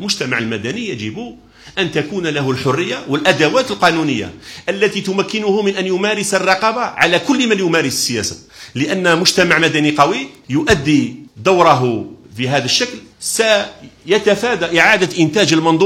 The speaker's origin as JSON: {"language": "Arabic", "country": "Algeria", "said": "وكيف نتناقش فيما بيننا كجزائريين في تنوعنا حول عالم الأفكار"}